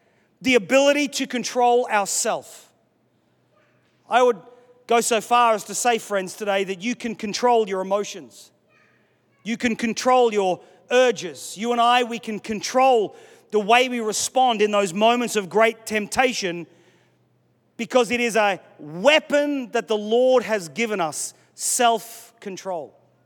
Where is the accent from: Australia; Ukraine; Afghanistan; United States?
Australia; In just the last few weeks of being at home in Australia, in my home state